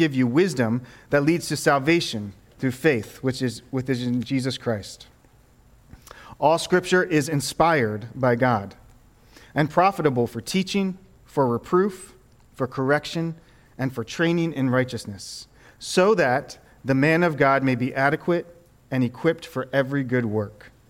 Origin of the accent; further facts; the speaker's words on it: Baltimore, Maryland, United States; I'm from Baltimore, and me and my wife were visiting my family in Baltimore